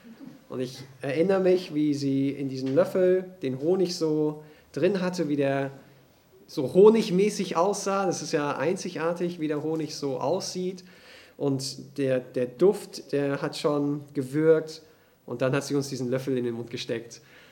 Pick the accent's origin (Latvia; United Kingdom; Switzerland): United Kingdom; England; Ich bin in England aufgewachsen, aber meine Mutter ist deutsch und ihre Mutter.